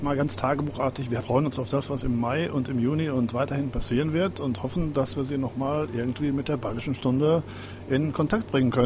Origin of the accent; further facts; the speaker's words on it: Northern Germany, Germany; Aber für mich jetzt als Norddeutschen reden Sie nicht bayerisch.